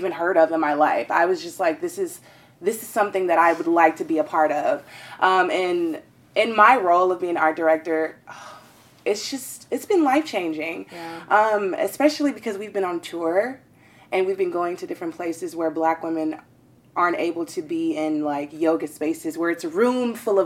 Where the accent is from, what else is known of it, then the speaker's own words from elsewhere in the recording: the South, United States; I'm from the South. You know, these things are kind of like just foreign territory.